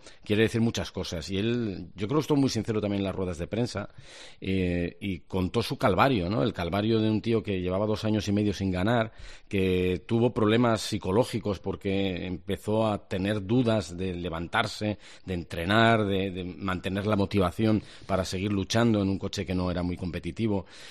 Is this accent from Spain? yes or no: yes; Asturias, Spain; somos asturianos, ¿eh?